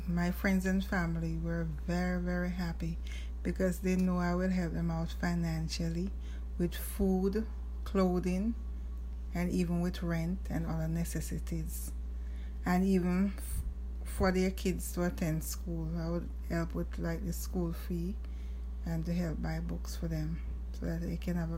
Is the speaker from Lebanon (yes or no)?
no; Jamaica; moved away; I grew up in Jamaica.